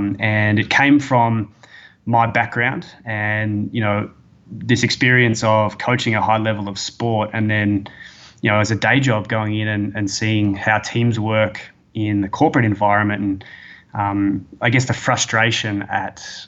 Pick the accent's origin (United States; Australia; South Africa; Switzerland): Australia; now in Toronto, Canada; I'm an Australian, obviously. You'll tell by my accent. I live in Toronto in Canada.